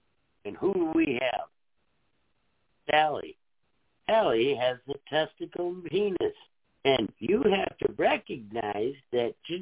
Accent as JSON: {"language": "English", "country": "United States", "said": "I am an American. I have property, and I'm going to have fun. Because I'm an American citizen."}